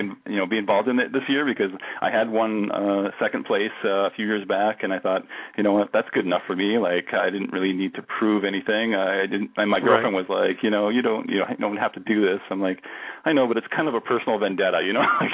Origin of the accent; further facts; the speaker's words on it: Canada; I'm Canadian.